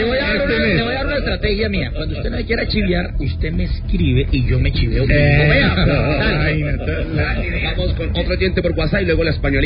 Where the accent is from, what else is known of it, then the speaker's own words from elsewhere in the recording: Cali, Valle del Cauca, Colombia; yo también soy caleño